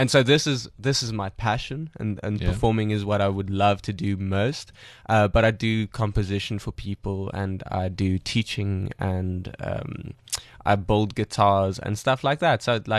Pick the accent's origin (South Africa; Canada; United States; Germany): South Africa; Pretoria, Gauteng; also born or lived in Johannesburg; I grew up in Pretoria East